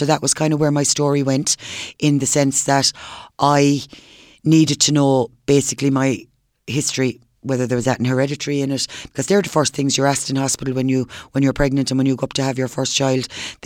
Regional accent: Cork, Munster, Ireland; born there; I was born in Besborough in 1966.

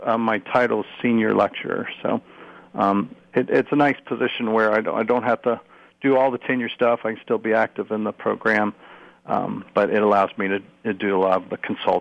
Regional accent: Columbus, Ohio, United States; But I'm from Columbus, Ohio, and grew up right near Ohio State when I was little

